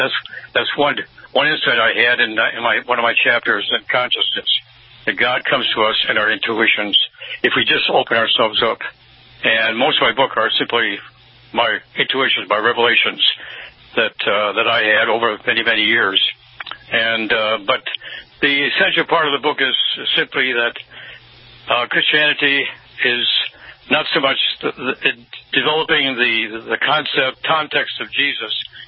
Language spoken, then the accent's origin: English; Detroit, Michigan, United States; Well, I grew up in Detroit, and I joined the seminary when I was 13 years old, back in 1948